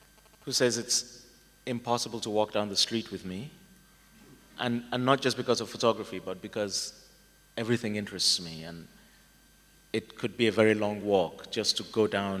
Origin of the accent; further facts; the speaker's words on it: Lagos, Nigeria; the growing up in Lagos, the only wild animals I really ever saw were the policemen.